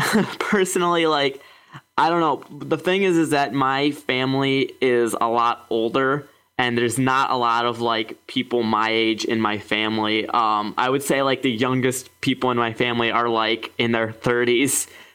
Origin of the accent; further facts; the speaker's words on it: Ohio, United States; I'm from Ohio area, but I visit Baltimore a lot. I have a lot of family there.